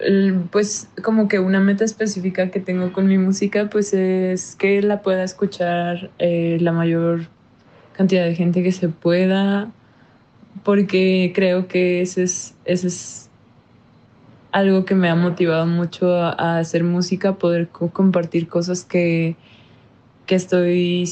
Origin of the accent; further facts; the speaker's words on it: Puebla, Mexico; Bueno, yo soy de Puebla, entonces siento que me he sentido conectada mucho con la energía del volcán.